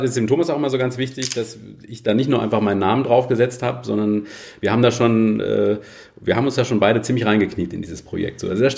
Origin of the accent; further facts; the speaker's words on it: Freiburg, Baden-Württemberg, Germany; Aber ich bin hier aufgewachsen in Freiburg.